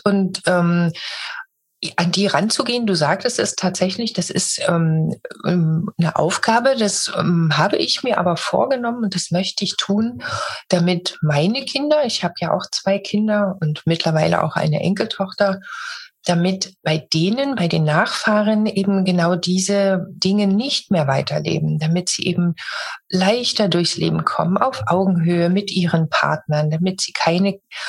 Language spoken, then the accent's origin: German; Germany; born there; Ich bin in Deutschland geboren